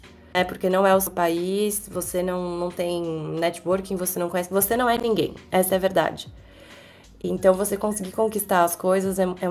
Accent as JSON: {"language": "Portuguese", "country": "Brazil", "said": "sou brasileira 100%, vamos correr atrás."}